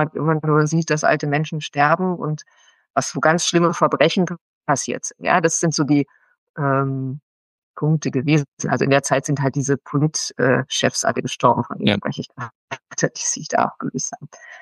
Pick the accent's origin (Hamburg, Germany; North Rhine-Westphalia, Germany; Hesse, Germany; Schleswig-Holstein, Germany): North Rhine-Westphalia, Germany; moved away as an adult; now in Berlin, Germany; dass ich quasi zum Studium weg bin aus Ostwestfalen und nach Berlin gegangen bin.